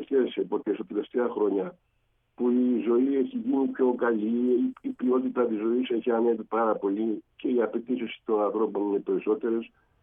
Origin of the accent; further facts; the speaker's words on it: Thasos, Eastern Macedonia and Thrace, Greece; Και μετά πάω πάνω, πάω στο νησί μου, στη Θάσο.